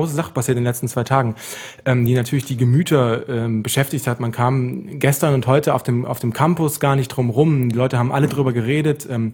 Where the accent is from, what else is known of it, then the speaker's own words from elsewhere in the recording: Cologne, North Rhine-Westphalia, Germany; Für mich als Kölner, ich meine, habe da schon sehr zu Hause gehangen heute in meinen Gedanken.